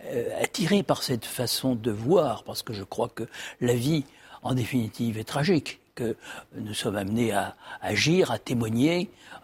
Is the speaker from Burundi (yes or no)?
no; Bourgogne-Franche-Comté, France; le héros, Julien Sorel, vient de Verrières, dans le Haut-Doubs, qui est mon pays d'origine.